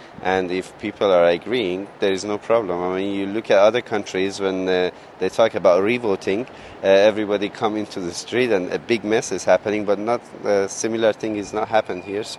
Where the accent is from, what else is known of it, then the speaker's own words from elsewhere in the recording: Iran; Oh, yes. I've seen that in where I come from. And you see that in the Middle East all the time, right? I'm from Persia, Iran.